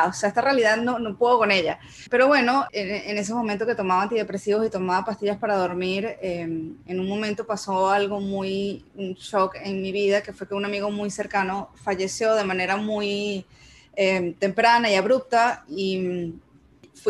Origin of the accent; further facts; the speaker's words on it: Venezuela; now in United States; yo me mudé de Venezuela a Estados Unidos hace 5 años ya.